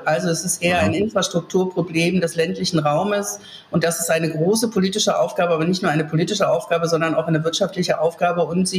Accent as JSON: {"language": "German", "region": "East Germany", "country": "Germany", "said": "wenn ich mich jetzt als Ostdeutsche umgucke"}